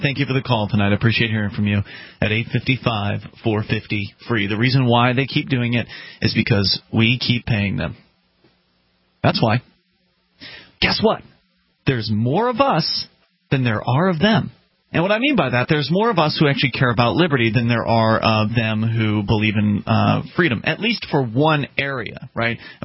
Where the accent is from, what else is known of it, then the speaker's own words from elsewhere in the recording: Florida, United States; I'm from Florida originally. I enjoyed growing up in Florida. It was a good place to grow up. But I'm glad I'm gone from there